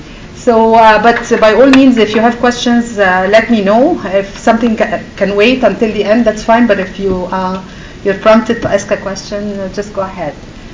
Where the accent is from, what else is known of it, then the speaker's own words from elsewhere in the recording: Egypt; now in Baltimore, United States; I am from Egypt originally. Adopted in Baltimore, but going back and forth all the time.